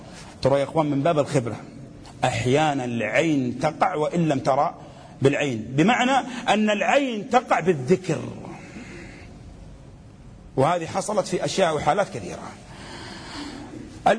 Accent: Saudi Arabia; حين عندنا في السعودية نسميها الداخلية

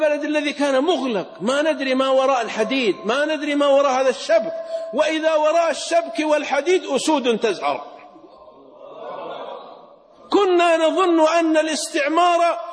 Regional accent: Saudi Arabia; أنا وإخواني من السعودية

